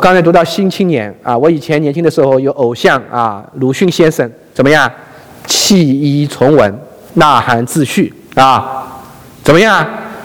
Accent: China; 我们中国人叫有一个戊戌变法

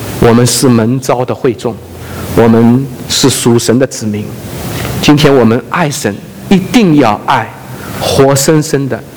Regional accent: southern China, China; 我们会有不同的成长经历，我是南方人，跟北方人好多观念不一样。

